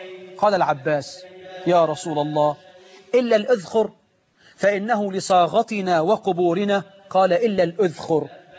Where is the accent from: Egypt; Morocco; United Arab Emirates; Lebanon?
Egypt; أما لو شوية الحمام دول عندنا في مصر كانوا راحوا من زمان